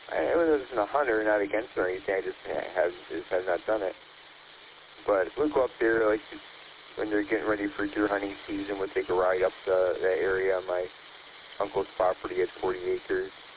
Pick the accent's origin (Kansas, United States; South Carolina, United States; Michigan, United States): Michigan, United States; Detroit; Well, I grew up on Detroit Knights.